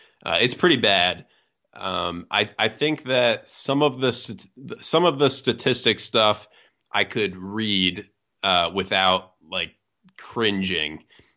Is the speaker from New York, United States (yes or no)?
yes; Albany, New York, United States; I grew up in Albany, and Albany and Siena were both pretty good while I was in like middle school and high school.